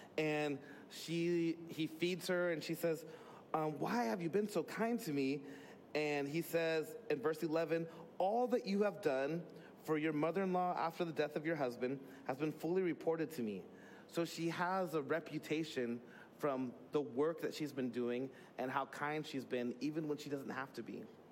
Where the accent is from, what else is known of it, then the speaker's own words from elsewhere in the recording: Tacoma, Washington, United States; I grew up on the east side of Tacoma, and it was a little rough.